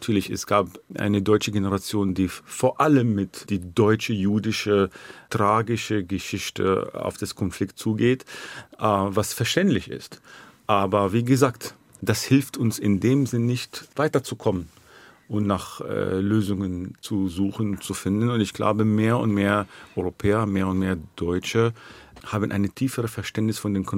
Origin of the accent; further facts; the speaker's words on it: Israel; Naja, ich muss präzise sein, weil ich bin auch Palästinenser.